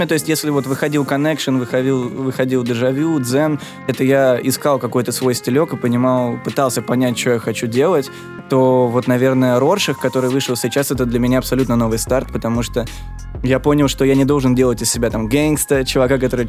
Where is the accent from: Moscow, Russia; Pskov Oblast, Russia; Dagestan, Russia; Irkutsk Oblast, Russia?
Moscow, Russia; also born or lived in Saint Petersburg; Родился в Питере, всю жизнь в Москве.